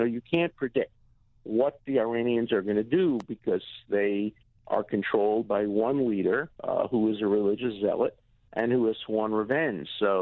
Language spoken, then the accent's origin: English; United States; And as an American citizen, if a president calls on you and asks for your help